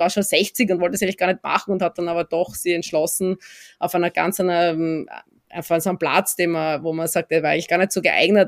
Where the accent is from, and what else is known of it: Austria; born or raised there